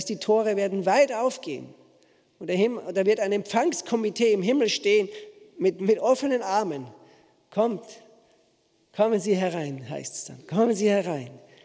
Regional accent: Austria; now in Switzerland; ich bin in der Schweiz, ich bin kein Schweizer. Ich bin Österreicher, ich bin Ausländer in der Schweiz.

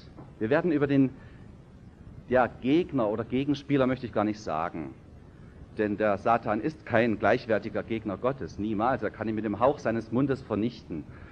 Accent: Hammerbrücke, Saxony, Germany; einmal aus meiner Heimat, Heimatgemeinde Hammerbrücke im Vogtland. Das liegt immerhin auch 700 Meter hoch und ein bisschen nordöstlich von hier.

